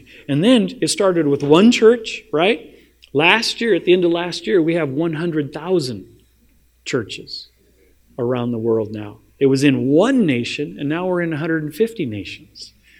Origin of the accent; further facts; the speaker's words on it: Crescent City, California, United States; I ended up back at the church in my hometown where I grew up, Crescent City, California, where I grew up.